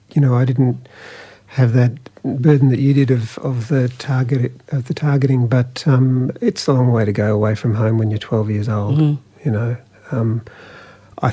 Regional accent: Mackay, Queensland, Australia; now in Brisbane, Australia; I grew up in Mackay in North Queensland, North Central Queensland, and have been working down here in Meanjin for 2 decades.

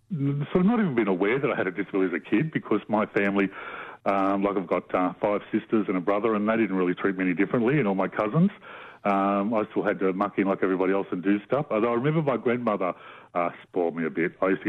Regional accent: Sydney, New South Wales, Australia; But I grew up in Western Sydney, and as a kid, and so possibly that's why.

